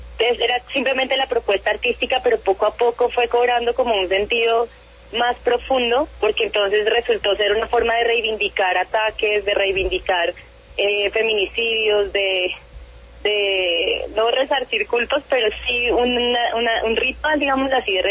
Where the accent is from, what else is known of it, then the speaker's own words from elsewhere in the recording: Bogotá, Colombia; born there; de raíces nariñenses. Mis papás, mi familia, todo el mundo es de Pasto. Yo nací en Bogotá, pero siempre crecí con el tema de la música andina